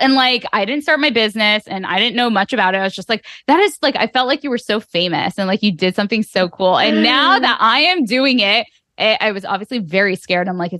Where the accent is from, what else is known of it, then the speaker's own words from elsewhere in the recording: San Diego, California, United States; We grew up in Hanukkah Hill in Del Cerro together. It's not really called Hanukkah Hill, but that's what we called it because all of the Jewish homes would have Hanukkiahs and menorahs.